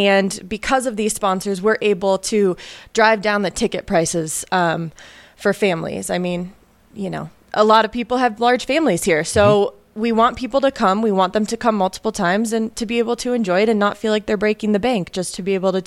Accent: Ohio, United States; So when I was a kid from Ohio, there was this place.

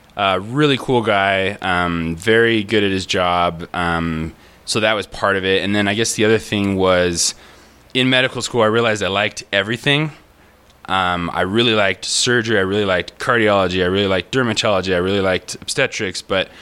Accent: Utah, United States; also born or lived in Ventura, California; So I'm from Utah. Went to medical school there as well. And then I did my residency in Ventura, California.

